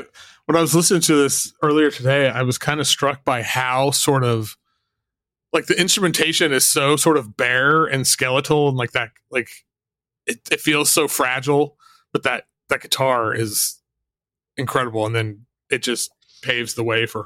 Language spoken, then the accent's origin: English; Oklahoma, United States; Even growing up in Oklahoma, somehow I've never seen her